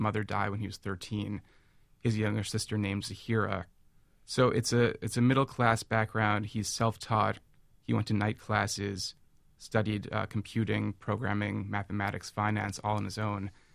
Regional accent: New York, United States; If you can't tell, I'm white. I'm from New York.

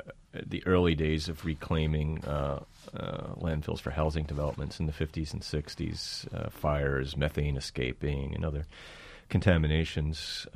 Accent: Philadelphia, Pennsylvania, United States; I grew up in Philadelphia.

